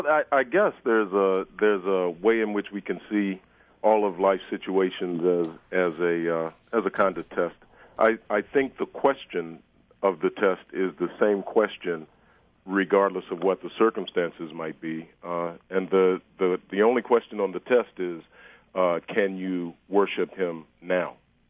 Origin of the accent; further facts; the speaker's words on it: Washington, District of Columbia, United States; the church I grew up in Washington, D.C.